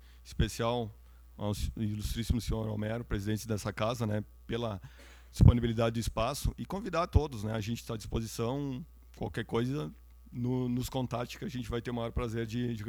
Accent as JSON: {"language": "Portuguese", "town": "Bento Gonçalves", "region": "Rio Grande do Sul", "country": "Brazil", "tie": "born there", "said": "mas eu nasci em Bento aqui."}